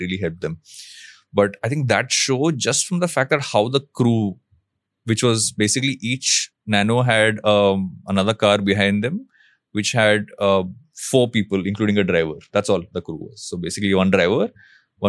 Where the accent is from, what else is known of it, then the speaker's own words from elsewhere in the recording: India; first language Telugu; English is a second language; I think Telugu might be more natural to me than Hindi will be, because it's my mother tongue.